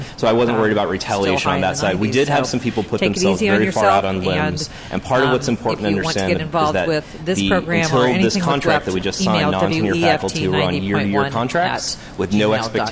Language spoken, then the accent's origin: English; Missouri, United States; I'm originally from Missouri, which does not let most of its educational sector unionize.